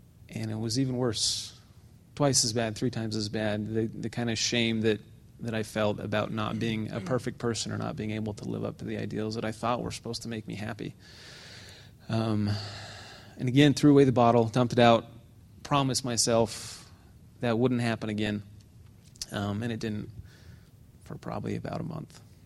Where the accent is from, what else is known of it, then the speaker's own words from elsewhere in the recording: Orem, Utah, United States; I grew up in Orem, in a very LDS household, very believing, very functional, white, upper middle class, privileged